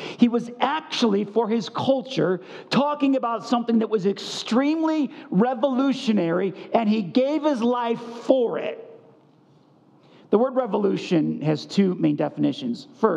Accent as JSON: {"language": "English", "town": "Buffalo", "region": "New York", "country": "United States", "tie": "born or raised there", "said": "I grew up in Buffalo, New York, 18 winters. Imagine 18 Buffalo winters."}